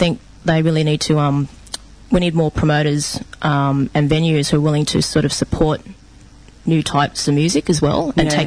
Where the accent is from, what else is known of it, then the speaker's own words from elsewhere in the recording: Sydney, New South Wales, Australia; now in Melbourne, Australia; Yeah, I was born in Sydney. I pretty much lived there the whole time.